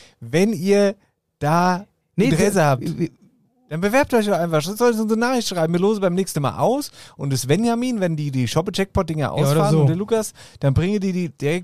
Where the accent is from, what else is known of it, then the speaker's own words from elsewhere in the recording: Tyrol, Austria; Ich komme aus dem Landl Tirol.